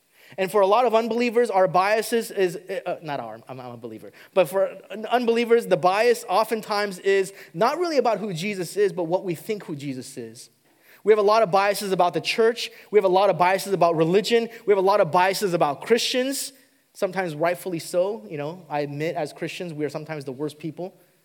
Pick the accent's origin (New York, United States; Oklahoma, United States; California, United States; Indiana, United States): California, United States; You know, me and my wife, we grew up in Southern California our entire lives, and you know, life couldn't have been better.